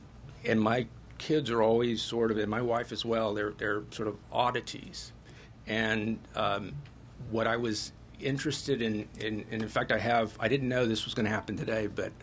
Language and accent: English; Texas, United States; I'm from Texas.